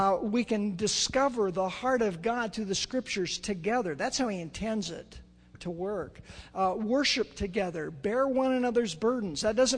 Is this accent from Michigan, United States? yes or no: no; Chico, California, United States; I was raised in the Catholic Church in Chico, and I really didn't know there were other churches in Chico besides the Catholic Church.